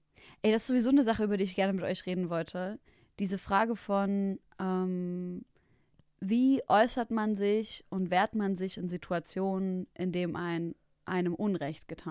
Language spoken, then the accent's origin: German; Leipzig, Saxony, Germany; wir kommen ja aus Leipzig